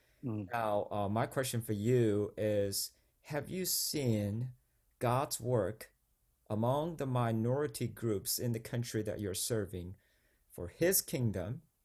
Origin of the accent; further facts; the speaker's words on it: South Korea; English is a second language; now in United States; Well, in my home country, of course, I'm majority, especially the Korea, my home country.